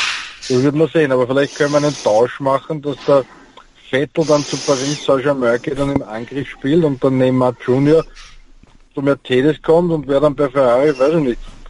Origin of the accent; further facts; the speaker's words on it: Tyrol, Austria; weil ich bin ein Tiroler